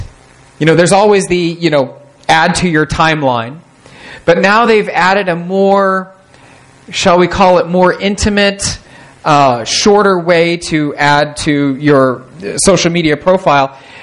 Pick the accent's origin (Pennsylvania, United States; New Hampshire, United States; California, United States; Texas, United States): California, United States; because I grew up in the Bay Area